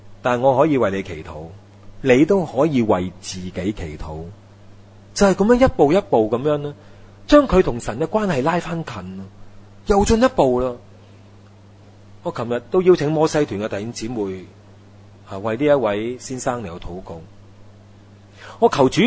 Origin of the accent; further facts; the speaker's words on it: China; 我哋中国人就最兴噶啦